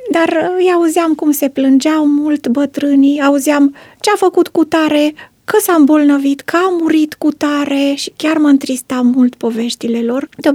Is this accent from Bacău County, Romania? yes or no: no; Târnăveni, Mureș County, Romania; born there; Eu m-am născut în localitatea Târnăveni, un oraș mic de lângă Târgu Mureș